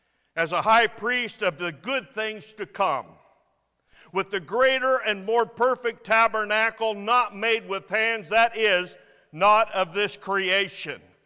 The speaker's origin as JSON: {"language": "English", "country": "United States", "said": "As an American, I have the freedom to complain"}